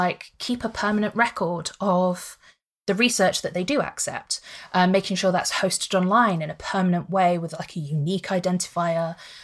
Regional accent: the north of England, United Kingdom; accent: northern; My very northern accent is really PLOS.

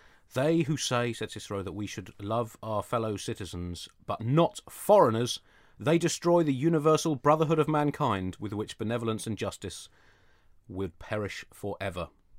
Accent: United Kingdom; It's a fundamental part of being British.

